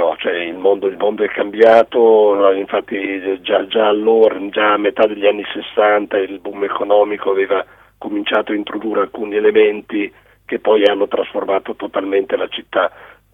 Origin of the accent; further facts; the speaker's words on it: Milan, Lombardy, Italy; essendo io nato a Milano e vissuto a Milano da sempre